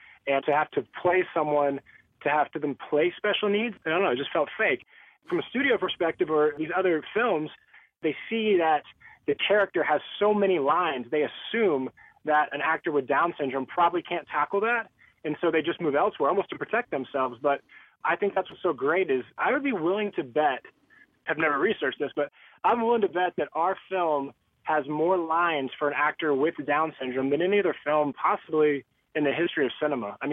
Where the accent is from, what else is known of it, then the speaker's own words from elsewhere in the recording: Dallas, Texas, United States; I'm a Texas Rangers fan. I'm from Dallas.